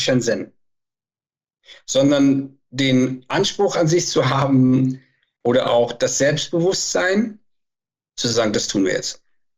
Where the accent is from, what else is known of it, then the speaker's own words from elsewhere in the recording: North Rhine-Westphalia, Germany; Da, wo ich herkomme, zwischen Köln und Aachen, dort sind, seitdem ich denken kann, Dörfer umgesiedelt worden